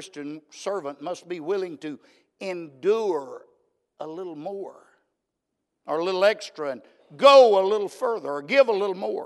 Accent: Myrtle Springs, Texas, United States; I grew up in Myrtle Springs, Texas. Little old country town down in East Texas between Canton and Wills Point. I was raised on a little farm.

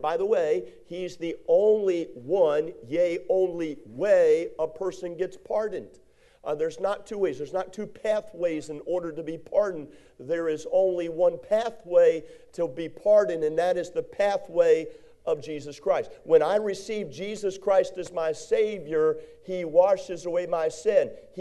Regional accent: Maryland, United States; but where I was raised in Maryland, we lived out in the country area, and it was on Maple Grove Road where I grew up, 3707 Maple Grove Road.

